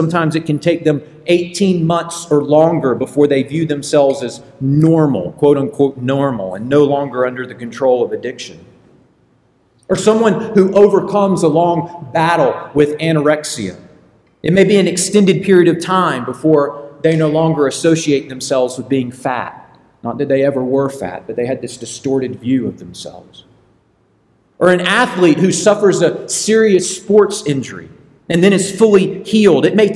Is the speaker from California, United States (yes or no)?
no; Augusta, Georgia, United States; I grew up in Augusta, Georgia, and my parents actually, when I was born, I was brought home to the house that they live in now. So they've lived there for a very long time. I grew up in that house.